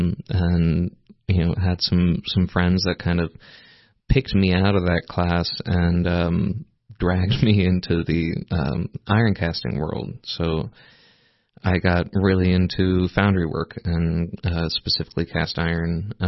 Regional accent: Collierville, Tennessee, United States; Growing up in Tennessee, I had my mother would put on these arts festivals in Collierville, Tennessee, and the Mulberry Festival

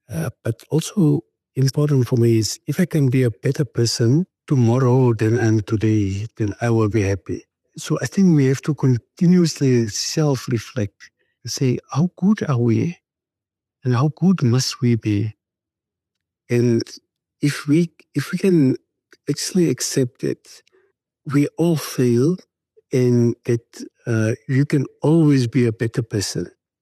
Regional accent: Namibia; I was born in Kommersdal in 1970 in a place called Spookiesdorp. I recall that we grew up in dusty streets, no electricity. Water was a challenge.

